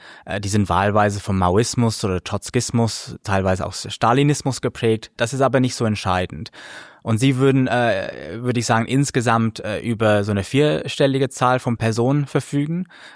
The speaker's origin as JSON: {"language": "German", "country": "United Kingdom", "second_language": "German", "said": "Aber ich bin ja Brite"}